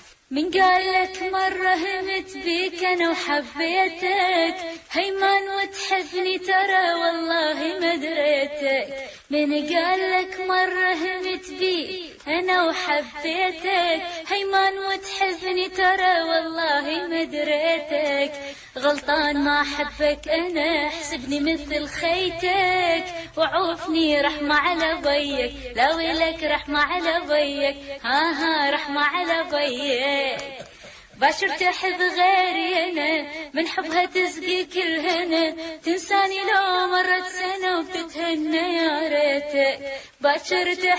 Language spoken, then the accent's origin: Arabic; Iraq; عانيت لحد ما وصلت للناس إنه أنا فنانة عراقية